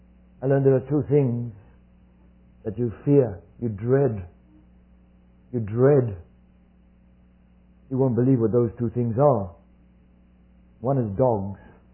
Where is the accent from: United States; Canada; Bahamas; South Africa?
South Africa